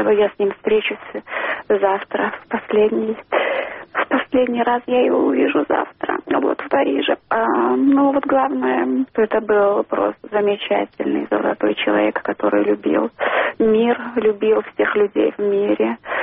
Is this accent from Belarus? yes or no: yes; Belarus; я уроженка Беларусі, но я родилась в Советском Союзе.